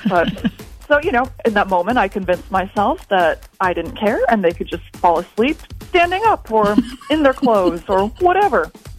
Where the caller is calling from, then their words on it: Madison, Wisconsin, United States; I'm from Madison, and I looked the other way